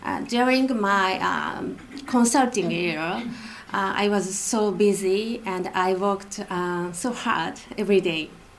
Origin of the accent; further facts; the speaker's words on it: Osaka, Japan; I was born in Osaka, secondary city in Japan, and my grandmother owned kimono shop there.